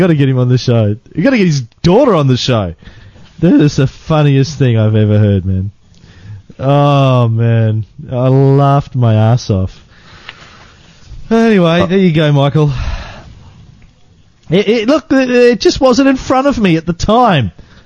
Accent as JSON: {"language": "English", "town": "Ottawa", "region": "Ontario", "country": "Canada", "said": "Ottawa! Yeah! Very good! I'm from Ottawa!"}